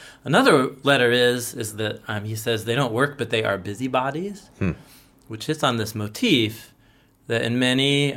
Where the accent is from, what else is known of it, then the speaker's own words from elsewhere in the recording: Portland, Oregon, United States; I grew up in Portland as a skateboard punk.